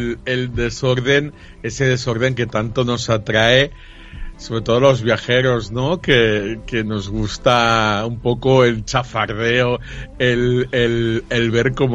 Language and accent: Spanish; Spain; Y ya que somos españoles y nos vamos a Nápoles